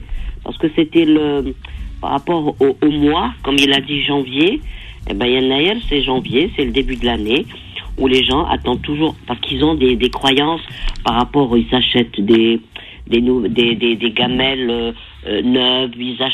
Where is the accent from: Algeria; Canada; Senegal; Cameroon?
Algeria; Algiers, Algiers Province; also born or lived in Sétif, Algeria; moi, je suis né à Sétif et j'ai vécu à Alger